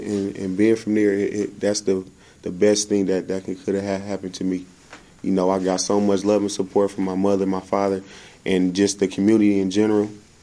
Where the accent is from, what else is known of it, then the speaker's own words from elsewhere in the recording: Oakland, California, United States; For me to go home and to do my thing in front of my hometown and to be in Oakland, California